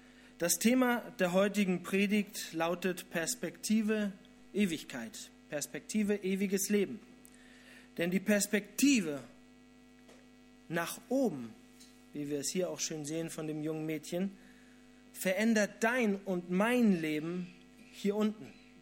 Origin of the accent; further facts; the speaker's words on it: Flensburg, Schleswig-Holstein, Germany; Ich komme aus Flensburg, der wohl beliebtesten Stadt Deutschlands.